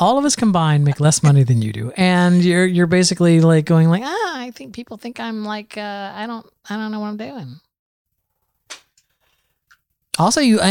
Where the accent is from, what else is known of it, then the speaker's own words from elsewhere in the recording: Arkansas, United States; I'm from Arkansas. How could I say anything mean?